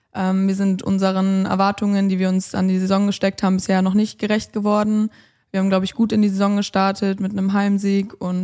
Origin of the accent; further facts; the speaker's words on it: Hamburg, Germany; gerade auch in meiner Heimatstadt Hamburg